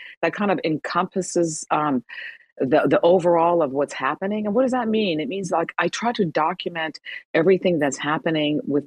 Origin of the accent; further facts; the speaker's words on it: Iran; born there; first language Persian; English is a second language; My mother tongue is not English. It is Farsi. I was born in Iran.